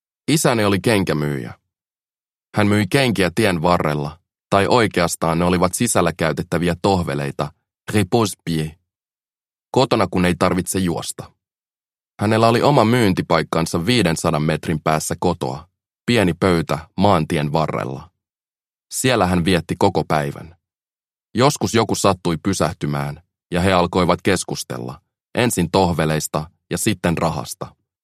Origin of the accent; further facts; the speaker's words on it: Guinea; born there; first language Pulaar; Finnish is a second language; Synnyin Guineassa, mutta en Guinea-Bassaussa, enkä päivän tasaajan Guineassa. On vielä yksi Guinea, jonka pääkaupunki on Conakry.